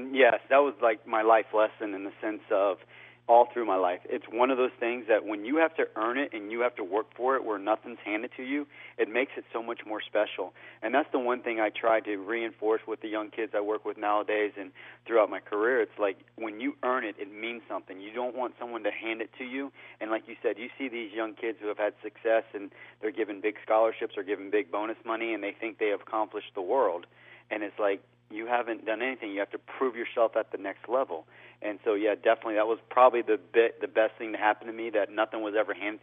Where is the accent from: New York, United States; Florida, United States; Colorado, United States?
Florida, United States; Sanford; born or raised there